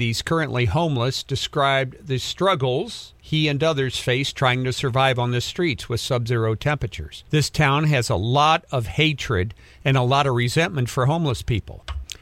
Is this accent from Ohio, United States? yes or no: yes; Cincinnati, Ohio, United States; moved away as an adult; I came from Cincinnati. I came out here in 1978.